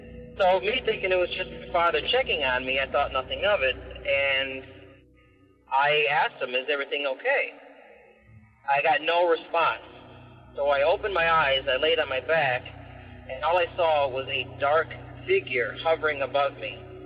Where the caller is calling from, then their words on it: Clarkston, Michigan, United States; I'm calling from Clarkston, Michigan.